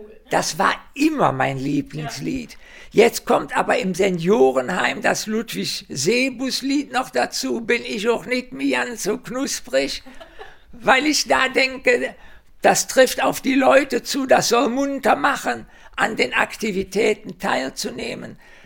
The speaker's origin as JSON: {"language": "German", "town": "Cologne", "region": "North Rhine-Westphalia", "country": "Germany", "tie": "born or raised there", "said": "Die Stadt Köln ist ja meine Heimatstadt, in der ich aufgewachsen bin, in der ich mich wohlfühle und die ich bis zu meinem Lebensende und darüber hinaus voraussichtlich nicht mehr verlassen werde."}